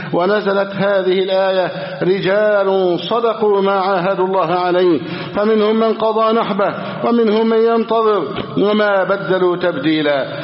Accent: Egypt; أن يحفظ بلدنا مصر أمنا أمانا

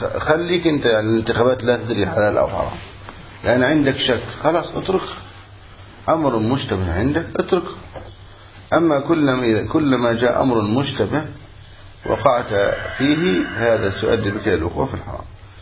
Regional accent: Egypt; وعندنا في مصر

